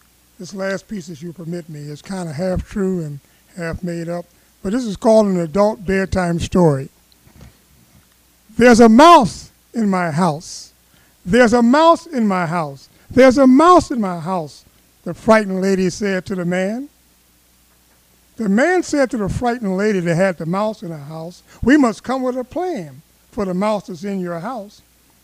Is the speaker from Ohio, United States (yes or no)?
yes; Ohio, United States; when I was growing up in Ohio, this guy moved next door to us